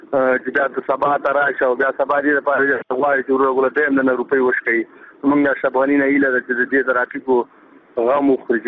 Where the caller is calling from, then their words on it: Kabul, Afghanistan; سلام علیکم زه د کابل اوسیدونکو یو ټیکسي ډرایور